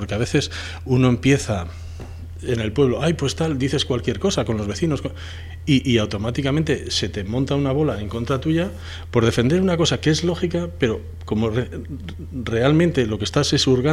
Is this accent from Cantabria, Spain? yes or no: yes; Puente San Miguel, Cantabria, Spain; yo nací en Puente San Miguel